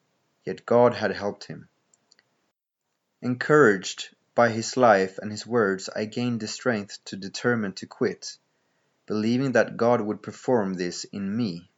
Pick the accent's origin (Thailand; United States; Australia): Thailand; Unlike Nicholas, I wasn't born a Christian, nor did I have any Christian friends growing up in Thailand.